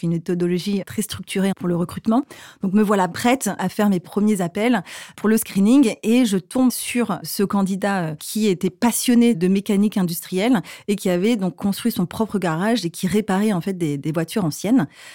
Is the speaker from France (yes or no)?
yes; South-West France, France; Je viens du sud-ouest de la France, d'un petit village de 3000 habitants.